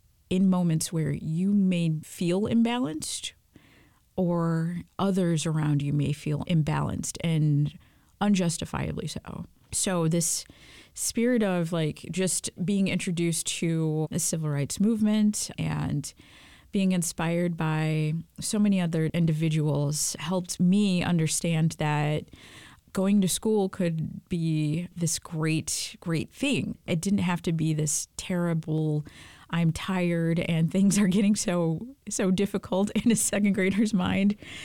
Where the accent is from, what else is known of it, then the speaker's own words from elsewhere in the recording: East Lansing, Michigan, United States; I, of course, grew up in Michigan, and I grew up in East Lansing, Michigan, actually.